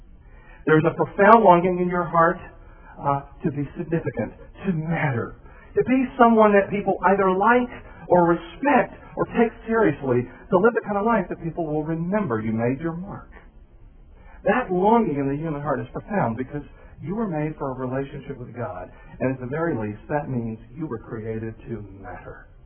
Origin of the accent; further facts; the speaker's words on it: the South, United States; I'm a Southerner. Look at my bow tie. I'm a Southerner.